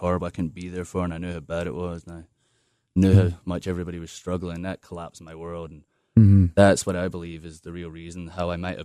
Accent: United States; I grew up in America and, you know, saw them almost like parent figures

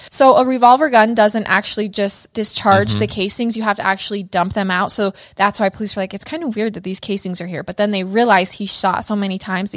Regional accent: Idaho Falls, Idaho, United States; We are now moving to my hometown of Idaho Falls.

